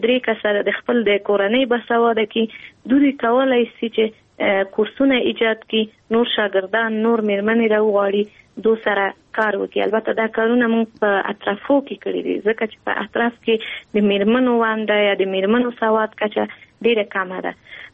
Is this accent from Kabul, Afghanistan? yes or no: yes; Kabul, Afghanistan; دی کابل پانتون نفارغه یم. فقط فیلن لسانسیم او پا کابل که زیگیده لیم، پا کابل که لویسویم، پا کابل که مو تحصیلات مخکې وړي.